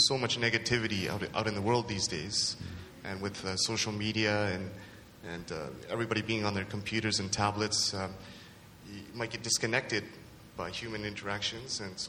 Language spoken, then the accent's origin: English; Canada; born there; first language Japanese; English is a second language; well, I was born here in Canada, but I spoke a lot of Japanese at home with my parents, and so I had been put into ESL.